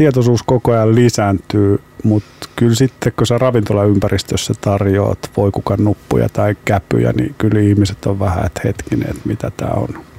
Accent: Savo, Finland; Et mä oon niinku Savosta

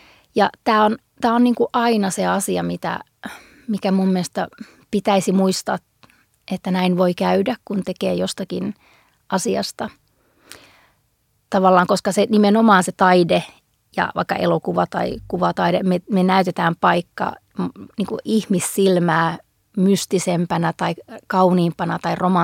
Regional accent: Lapland, Finland; mä oon syntynyt siellä, tai mä oon syntynyt ja kasvanut ja niin kuin asunut koko elämäni Saamenmaalla ja keskellä luontoa

